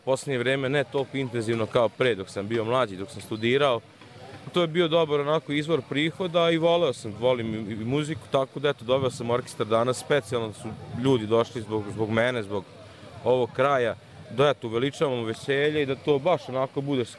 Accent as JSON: {"language": "Serbian", "town": "Zrenjanin", "region": "Vojvodina", "country": "Serbia", "tie": "born there", "said": "rođen sam u Zrenjaninu, otac mi je iz Đurića, Slipnika."}